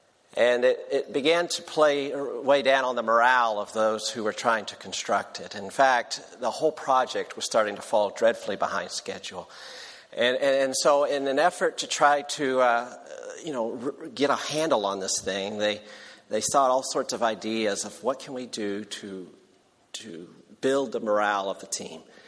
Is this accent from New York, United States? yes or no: no; Tennessee, United States; So I'm from Tennessee, so this is not that early to me.